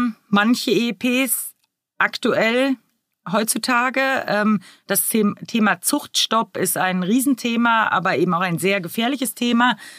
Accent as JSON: {"language": "German", "town": "Frankfurt", "region": "Hesse", "country": "Germany", "said": "Und natürlich hier als Frankfurter muss man den Gelbrückenducker nennen."}